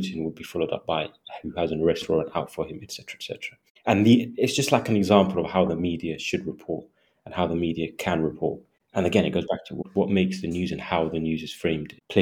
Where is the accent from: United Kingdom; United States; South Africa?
United Kingdom; from a personal point of view, in terms of being a British Palestinian, there wasn't much coverage on Palestine just in general